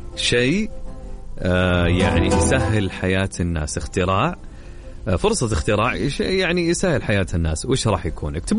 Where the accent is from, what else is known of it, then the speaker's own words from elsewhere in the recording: Saudi Arabia; وين موجود عندنا في السعودية هنا؟